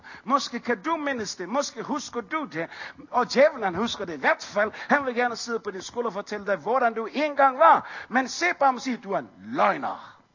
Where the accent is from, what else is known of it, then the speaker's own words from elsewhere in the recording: Capital Region of Denmark, Denmark; Jeg er født og vokset op på Bornholm. Boede et års tid nede i Sønderjylland.